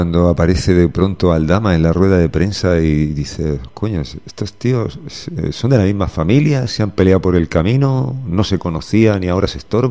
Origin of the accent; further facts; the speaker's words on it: Spain; podríamos como españoles quitarnos de en medio a este tío.